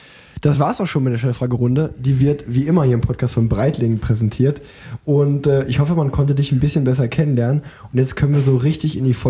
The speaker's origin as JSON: {"language": "German", "town": "Unna", "region": "North Rhine-Westphalia", "country": "Germany", "tie": "born there", "said": "Und ich komme ja gebürtig aus Unna"}